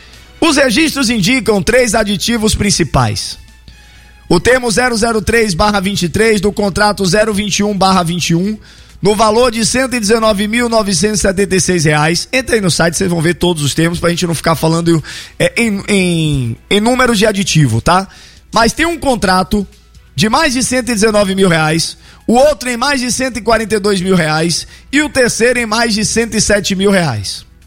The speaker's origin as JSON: {"language": "Portuguese", "town": "Guarulhos", "region": "São Paulo", "country": "Brazil", "said": "Eu sou de São Paulo, Guarulhos."}